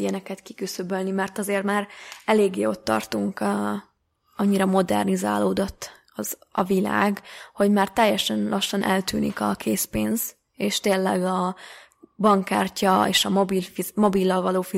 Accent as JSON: {"language": "Hungarian", "town": "Eger", "region": "Heves", "country": "Hungary", "said": "Én ugye Egerből vagyok."}